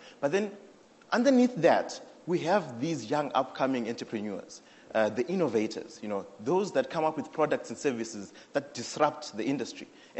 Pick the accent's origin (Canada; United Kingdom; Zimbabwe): Zimbabwe; And then I say I'm from Zimbabwe, and they look at me and they say, young man, this is a good project